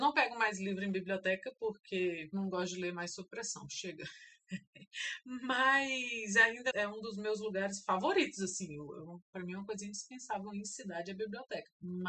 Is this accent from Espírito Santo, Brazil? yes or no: no; Gama, Federal District, Brazil; eu sempre morei em periferia. Eu lembro que o Gama, que é a cidade, né, onde eu nasci e cresci, não tinha.